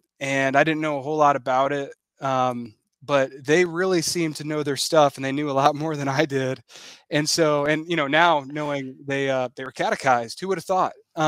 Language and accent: English; Fort Wayne, Indiana, United States; And when we moving back to Fort Wayne, Indiana, which is my hometown, and heard providentially that there was a PCA church there.